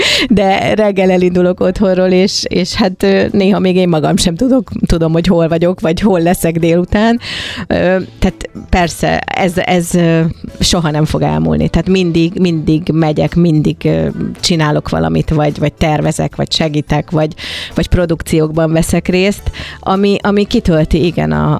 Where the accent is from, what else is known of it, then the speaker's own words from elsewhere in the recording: Hungary; magyar vagyok